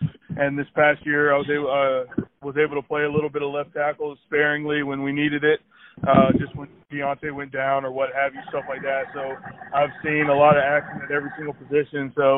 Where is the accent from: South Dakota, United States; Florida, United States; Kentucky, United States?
Florida, United States; So growing up in Florida, honestly, I didn't really play football like that growing up.